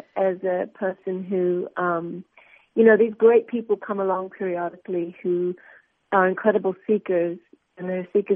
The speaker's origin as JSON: {"language": "English", "country": "Australia", "said": "and I'm Australian."}